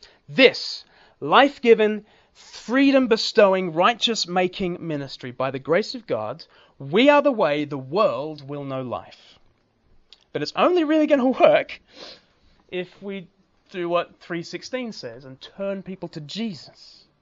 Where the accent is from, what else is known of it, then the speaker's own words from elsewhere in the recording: England, United Kingdom; I can't make appeals. I'm English, for goodness sake.